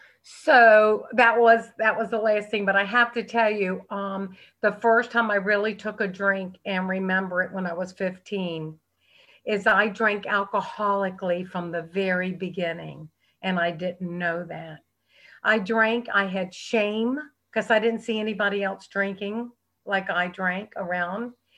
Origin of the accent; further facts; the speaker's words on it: Norfolk, Virginia, United States; My girlfriend and I was brought up in Norfolk. We took a bus to Richmond, Virginia